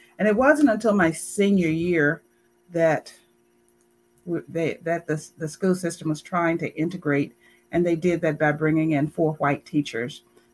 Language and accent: English; Chattanooga, Tennessee, United States; born there; I was born on April 7th, 1951, in Chattanooga, Tennessee.